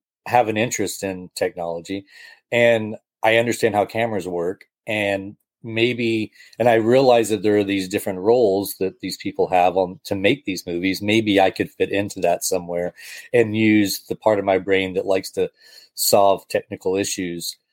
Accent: Panama City, Florida, United States; Panama City.

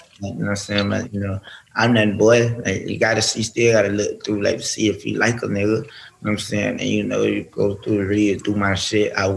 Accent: Pompano Beach, Florida, United States; I'm from Pompano, I pop a hole, yeah.

